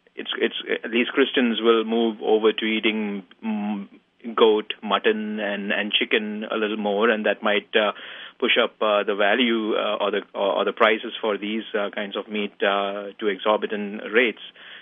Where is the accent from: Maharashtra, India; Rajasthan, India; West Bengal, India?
Maharashtra, India; Mumbai; Growing up in Mumbai during the 80s and 90s